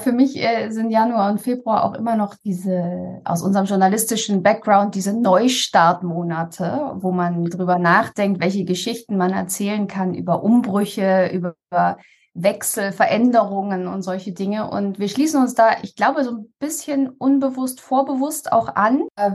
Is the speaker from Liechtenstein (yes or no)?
yes; Liechtenstein; also born or lived in Japan / England / United States; Dadurch, dass ich als Kind in Japan gelebt habe und im jungen Alter nach Liechtenstein in der Schweizer Kultur aufgewachsen bin und in England und Amerika gelebt habe und so. Also ich bin sehr häufig umgezogen